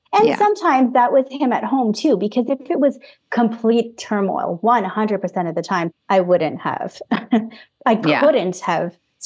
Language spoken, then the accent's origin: English; Canada; I'm a Filipino Canadian.